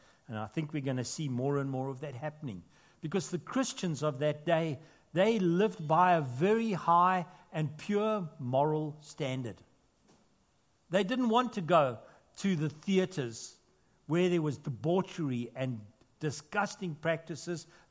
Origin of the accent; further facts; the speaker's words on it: South Africa; now in Australia; South Africans, or we call ourselves Sozzies. That means we're South African Aussies.